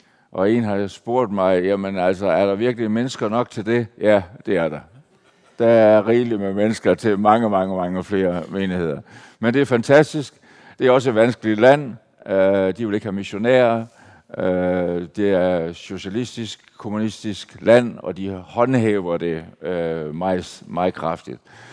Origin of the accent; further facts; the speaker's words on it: Aalborg, North Denmark Region, Denmark; born there; Og det er altid godt at være her i Aalborg, min fødeby.